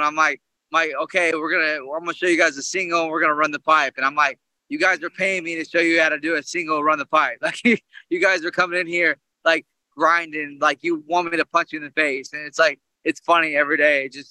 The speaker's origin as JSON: {"language": "English", "region": "Oklahoma", "country": "United States", "tie": "born or raised there", "said": "I grew up in Oklahoma."}